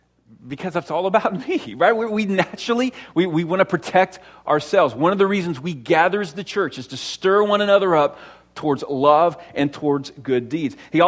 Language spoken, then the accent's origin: English; United States; I should have that right as an American.